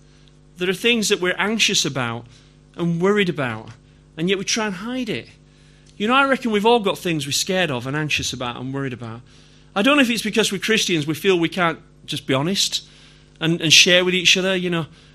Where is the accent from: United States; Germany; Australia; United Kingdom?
United Kingdom; Yorkshire and the Humber; I have trouble saying that word, heir. I think it's because I'm from Yorkshire.